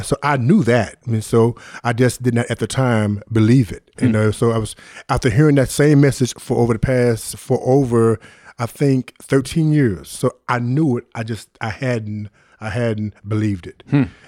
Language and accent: English; Dallas, Texas, United States; And I'm from Oak Cliff, but I had never heard of Tony Evans.